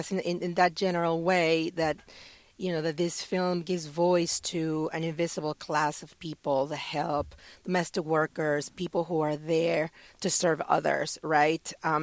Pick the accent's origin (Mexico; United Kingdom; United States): Mexico; moved away as an adult; I'm originally from Mexico. I grew up, I was born there and I grew up there. I didn't move here until almost 20 years ago, until I was already graduated from college.